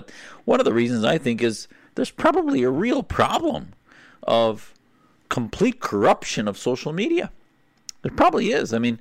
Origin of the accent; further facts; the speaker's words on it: United States; So little fetwas online, I think, as an American that are hypocritical and, in fact, hilarious.